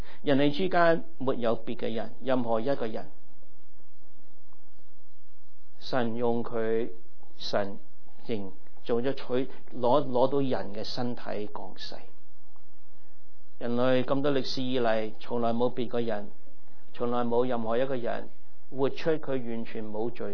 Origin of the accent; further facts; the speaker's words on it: China; 我们中国人讲一句话